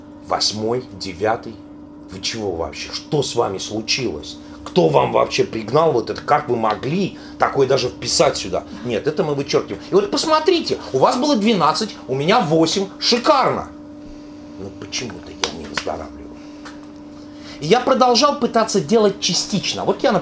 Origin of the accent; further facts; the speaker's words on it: Russia; born there; вообще я в оригинале родился в России